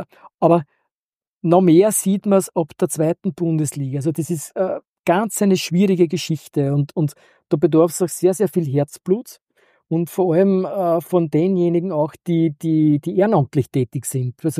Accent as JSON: {"language": "German", "country": "Austria", "said": "Bei uns in Österreich."}